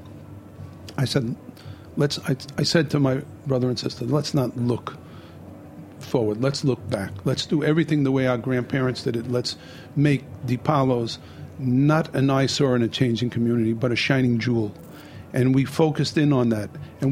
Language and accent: English; Brooklyn, New York, United States; So I grew up in Bensonhurst, Brooklyn.